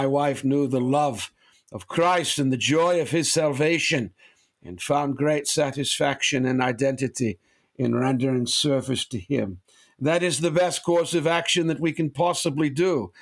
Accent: Massachusetts, United States; And you know, I was raised outside of Boston. I was literally where I grew up. My home was at the end of a dead-end street.

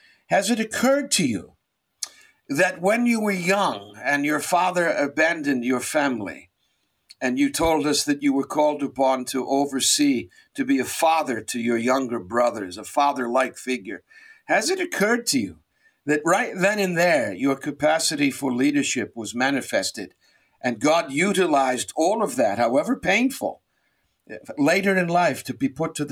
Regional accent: Boston, Massachusetts, United States; I might just add, of course, I'm from Boston originally, so I root for a different slate of teams.

